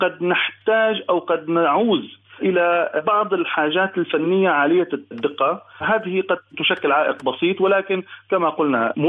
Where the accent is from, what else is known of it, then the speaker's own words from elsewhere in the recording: Syria; وطبعا طموحنا كسوريين أن نعود في سوريا المتجددة إلى ما يفوق ما كانت عليه